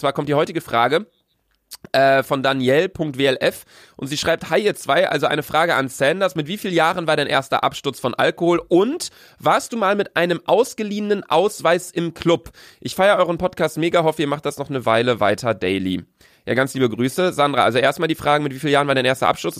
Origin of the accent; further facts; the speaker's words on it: Bielefeld, North Rhine-Westphalia, Germany; wir kommen aus Bielefeld